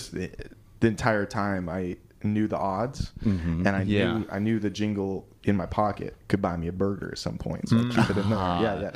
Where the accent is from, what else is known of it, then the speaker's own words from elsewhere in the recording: Las Vegas, Nevada, United States; also born or lived in South Georgia, United States; I never wanted to develop a Southern accent because my cool thing is like, oh, I'm from Vegas.